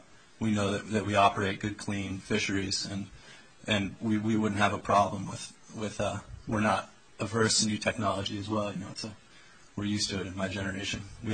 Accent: Kodiak, Alaska, United States; I'm from Kodiak. I'm a lifelong fisherman.

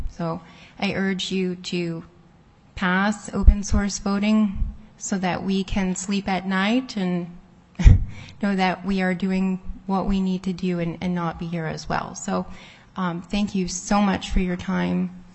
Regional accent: Juneau, Alaska, United States; I'm from Juneau. I live in Auk Bay.

